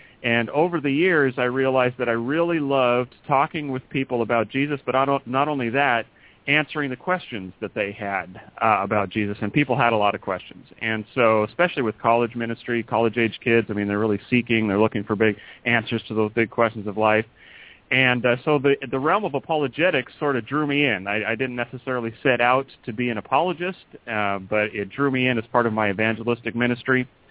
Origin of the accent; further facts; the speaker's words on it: Canada; I grew up in Canada, actually. I was a farm boy from Midwestern Canada